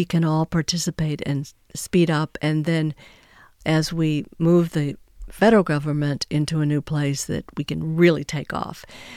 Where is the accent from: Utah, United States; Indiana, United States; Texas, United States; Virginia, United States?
Texas, United States; my home state of Texas. Turns out if Texas were a country, we'd be the fifth largest wind producer in the entire world.